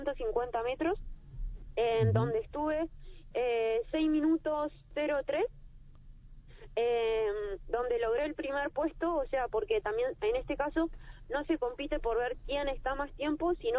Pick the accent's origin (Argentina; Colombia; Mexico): Argentina; General Roca, Río Negro; Yo soy de Río Negro, de General Roca, donde está el Río Negro.